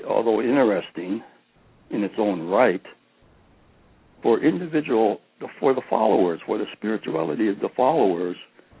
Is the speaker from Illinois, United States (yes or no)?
yes; Chicago, Illinois, United States; And I know most Buddhists, like, you know, we were raised in Chicago, and just about everybody we knew, fellow Buddhists, they had Christmas trees.